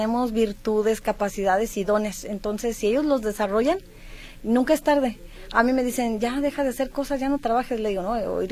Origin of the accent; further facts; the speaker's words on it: Zapotlanejo, Jalisco, Mexico; Yo soy originaria de Zapotlanejo, siempre he vivido ahí.